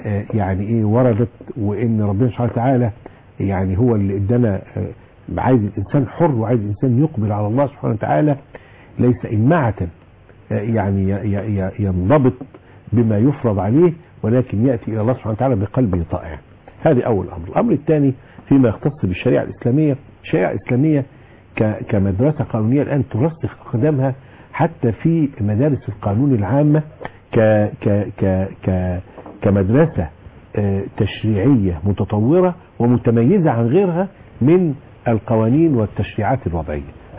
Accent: Egypt; كلنا كمصريين

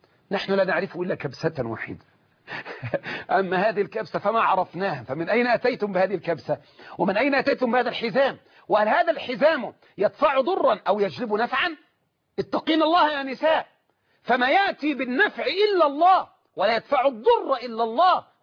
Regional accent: Egypt

